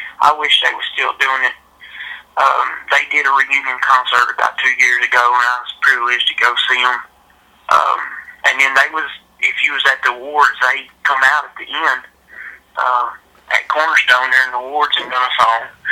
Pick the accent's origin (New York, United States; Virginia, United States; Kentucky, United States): Kentucky, United States; Scottsville; Kent and Darren's from my hometown here in Scottsville. So that was really cool. Mid-South was a big thing in Scottsville, Kentucky.